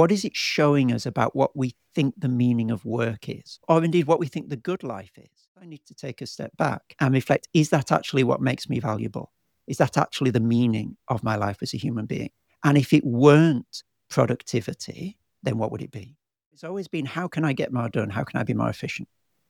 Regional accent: England, United Kingdom; now in Australia; I'm an Englishman living in Australia.

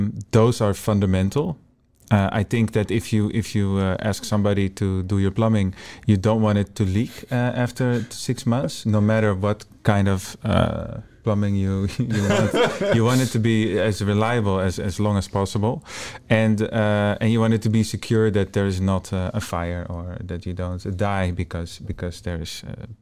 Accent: Netherlands; English is a second language; from the Netherlands

